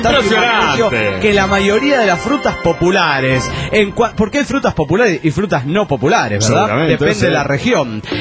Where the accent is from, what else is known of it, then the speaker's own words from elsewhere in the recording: Mexico City, Mexico; ¡Señores, soy la escoria del DF mexicano!